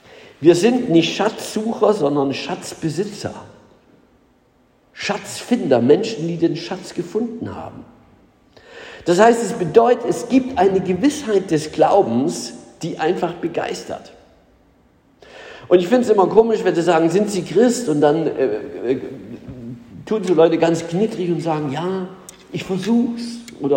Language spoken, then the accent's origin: German; Berlin, Germany; gerade in so einer Stadt wie Berlin, ich bin ja Berliner